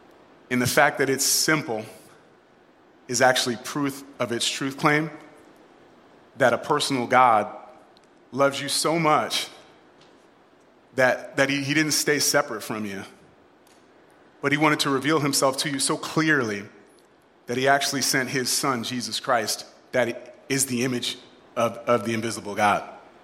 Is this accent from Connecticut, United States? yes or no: yes; Connecticut, United States; But I'm from Connecticut originally.